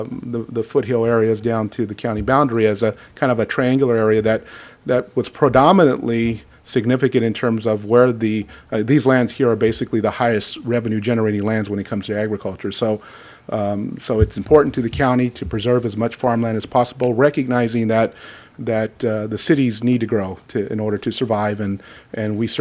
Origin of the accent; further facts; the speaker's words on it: Fowler, California, United States; Like I said, I'm from Fowler, and I travel here a lot.